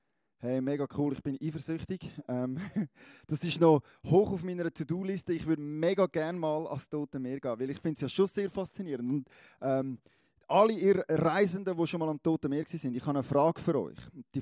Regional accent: Switzerland; Als Schweizer

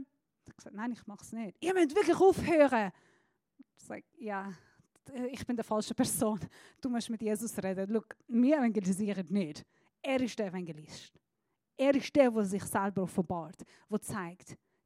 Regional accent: Iran; Als Iranerin

